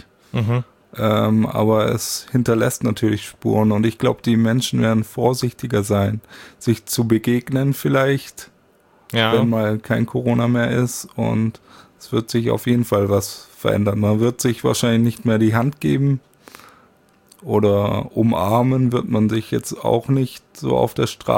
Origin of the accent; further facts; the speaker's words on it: Saint-Nazaire, Pays de la Loire, France; Also Nantes ist ja, da war ich dann im Krankenhaus als Kind. Ich bin in Saint-Nazaire geboren und wurde nach Nantes verfrachtet, weil ich zu früh geboren bin.